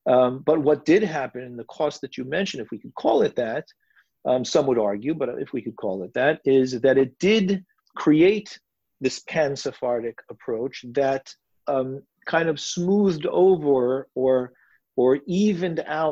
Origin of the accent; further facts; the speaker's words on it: Los Angeles, California, United States; You know, I grew up in Los Angeles.